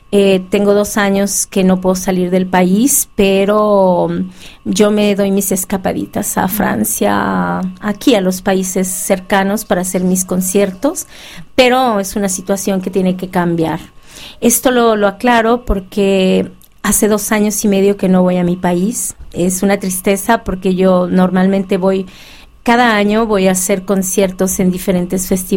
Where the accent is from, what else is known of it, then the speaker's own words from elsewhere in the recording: Mexico; now in Belgium; Yo soy mexicana y voy a ser mexicana toda mi vida y soy una persona que está muy ligada a a mis raíces, a mi familia, a quienes amo, a mis amigos allá en México.